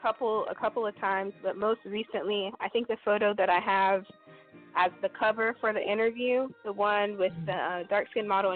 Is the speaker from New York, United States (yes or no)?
no; Tacoma, Washington, United States; I am born and raised in Tacoma, Washington, and I'm a Tacoma-based photographer.